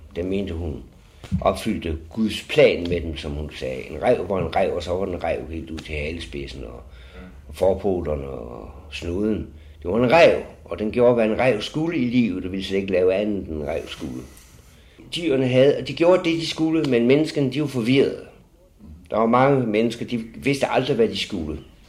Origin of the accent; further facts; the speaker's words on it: Aarhus, Central Denmark Region, Denmark; Jeg var aarhusianer.